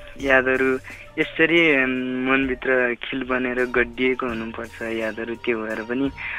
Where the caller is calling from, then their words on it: Kotbhada, Karnali Province, Nepal; कालीकोटको कोटभाडा।